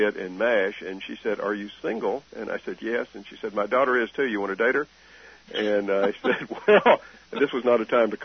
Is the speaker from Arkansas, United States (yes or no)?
yes; Lake Village, Arkansas, United States; accent: southern; Where are you from? And I said, I'm from Lake Village, Arkansas.